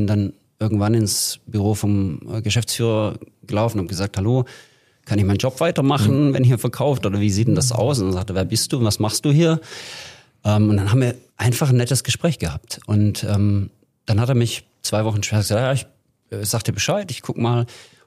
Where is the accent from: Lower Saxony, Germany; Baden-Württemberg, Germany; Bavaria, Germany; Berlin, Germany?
Baden-Württemberg, Germany; Neckarsulm; also born or lived in Heilbronn; Allerdings bin ich in Heilbronn geboren und in Neckarsulm aufgewachsen.